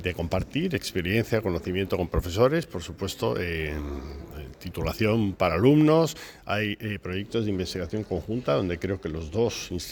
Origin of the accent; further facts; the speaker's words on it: Asturias, Spain; yo, pues como español, la verdad es que me siento siempre muy satisfecho, como asturiano, por cierto